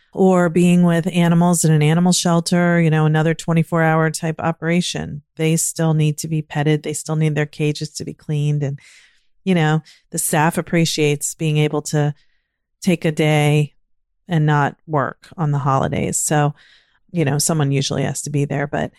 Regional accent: Virginia, United States; now in Maryland, United States; And I grew up in Virginia and now living in Maryland.

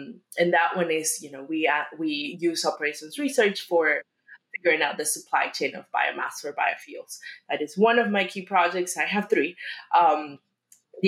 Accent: Peru; English is a second language; now in United States; I'm originally from Peru, then master's in and bachelor's in Mississippi State, Texas A&M, and now Duke, and then North Carolina State University.

